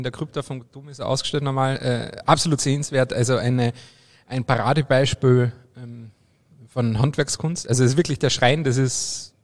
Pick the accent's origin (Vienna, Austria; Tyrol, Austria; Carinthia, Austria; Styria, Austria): Carinthia, Austria; Obervellach; weil mein Heimatort Oberfellach im Mölltal ist ja eine Partnergemeinde der Stadt, genau, Freising